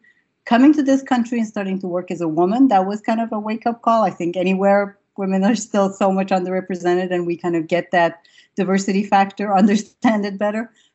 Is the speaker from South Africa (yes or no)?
no; Iran; now in United States; I grew up in Iran. I went to a French school. I came to the U.S.